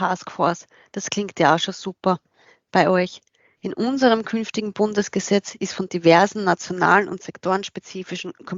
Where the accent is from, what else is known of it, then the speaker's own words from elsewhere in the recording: Austria; Bei uns in Österreich heißt das Pendant GovZERT.